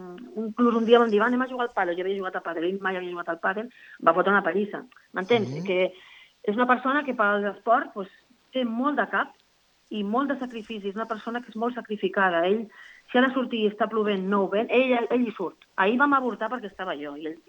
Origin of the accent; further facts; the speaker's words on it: Tarragona, Catalonia, Spain; perquè és la meva ciutat, jo soc de Tarragona i em fa molta il·lusió.